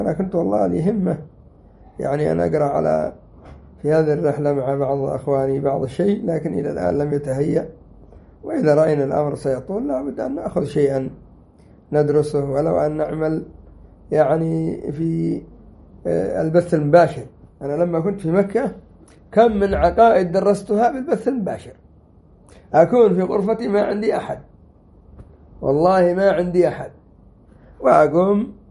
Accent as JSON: {"language": "Arabic", "country": "Yemen", "said": "أما عندنا في اليمن تأتي ربع درس وينفصل"}